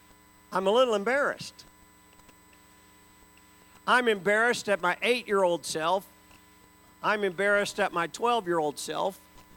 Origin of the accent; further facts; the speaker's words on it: Georgia, United States; I was raised mostly in Georgia.